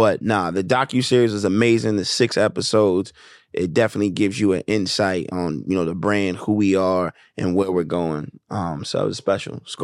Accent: Wilmington, Delaware, United States; like I grew up in Wilmington, Delaware, and it really wasn't a lot of, you know, it's like a majority white town and state.

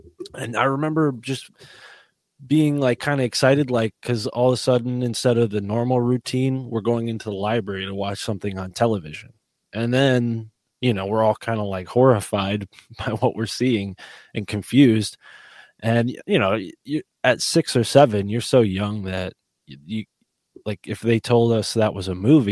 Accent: Connecticut, United States; growing up in Connecticut, there are just as many private schools as there are public schools

